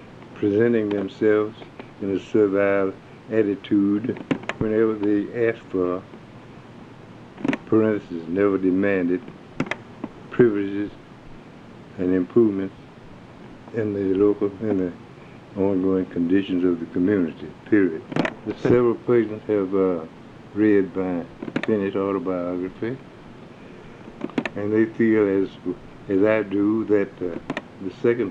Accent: Port Gibson, Mississippi, United States; I was born in Port Gibson, Mississippi, August 16, 1904. In other words, I'm 92 years of age.

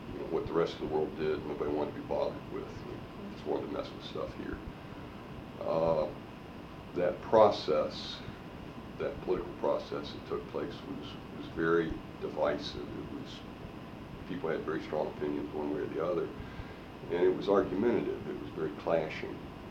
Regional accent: Florida, United States; born there; Well, I was born in Florida in Pinellas County. Probably three or four people that year. There weren't too many people in the middle of Florida.

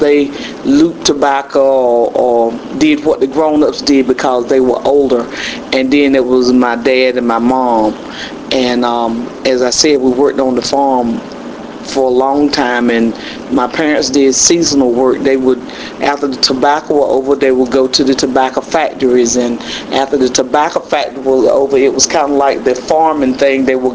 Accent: Hookerton, North Carolina, United States; I was born and raised in Greene County. And the little town was called Hookerton, even though we were in the countryside

